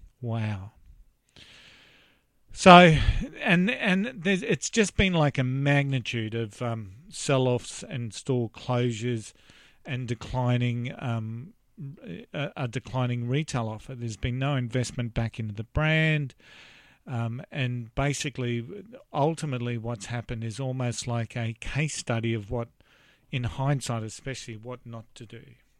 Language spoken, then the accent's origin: English; Australia; I mean, I'm from Australia, and one of the biggest things that I wanted to do when I first visited America a number of years ago